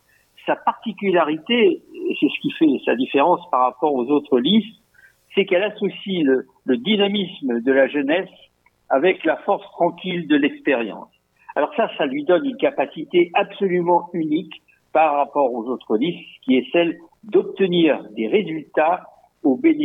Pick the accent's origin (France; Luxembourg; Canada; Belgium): France; Saintes, Nouvelle-Aquitaine; born there; Je suis né à Sainte. J'ai 3 générations de ma famille et de ma belle-famille qui sont saintaises.